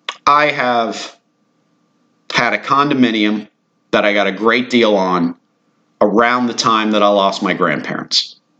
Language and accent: English; Redington Shores, Florida, United States; thank God they didn't have to go through this in the house that I grew up in Reddington Shores.